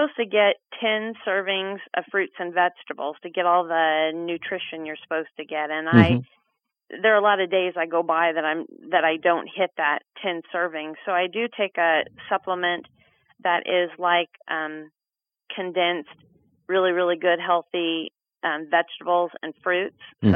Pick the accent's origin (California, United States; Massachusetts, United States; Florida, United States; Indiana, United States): California, United States; So I grew up in California on the ranch, exposed to so many pesticides, herbicides, so many chemicals